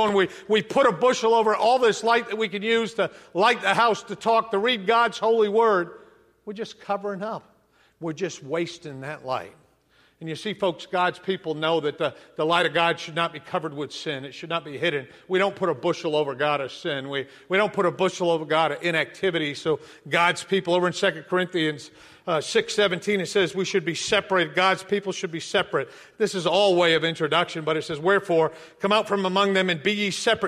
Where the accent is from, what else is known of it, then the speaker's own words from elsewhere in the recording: New England, United States; English was an issue. I'm from New England. English is secondary to everything else in New England.